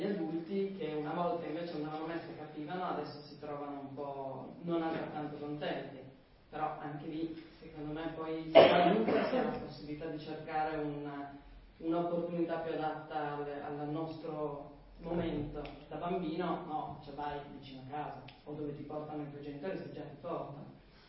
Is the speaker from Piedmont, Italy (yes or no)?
yes; Druento, Piedmont, Italy; born there; io sono nata a Druento, quindi ho vissuto tutti i parroci che sono andati a Druento.